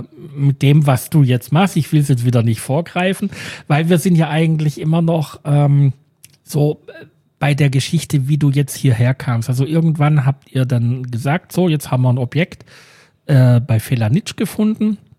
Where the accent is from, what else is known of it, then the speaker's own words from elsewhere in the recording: Lake Constance, Germany; ich komme auch aus Süddeutschland, ich komme auch vom Bodensee.